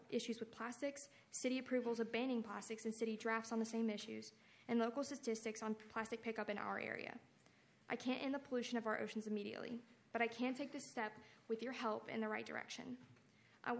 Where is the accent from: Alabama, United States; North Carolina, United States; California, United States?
Alabama, United States; Orange Beach; Growing up in Orange Beach and having the opportunity to travel has demonstrated to me that we are incredibly blessed to live in the beautiful city that we do.